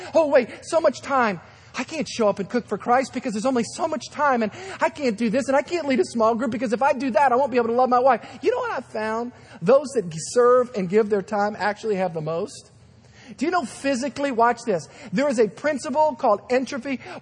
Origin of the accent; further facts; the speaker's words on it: Louisiana, United States; I'm from Louisiana. I can say this. I pastor in New Orleans, the North Shore region.